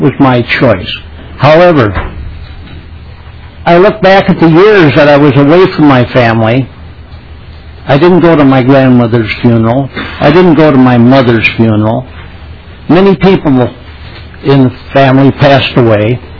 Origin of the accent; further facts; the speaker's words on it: Bloomington, Minnesota, United States; Madam Chair and committee members … from Bloomington, Minnesota.